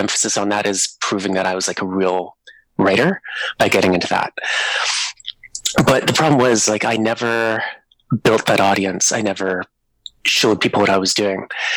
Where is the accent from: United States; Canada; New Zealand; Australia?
Canada; British Columbia; Yeah, so I'm from Canada. I live in BC.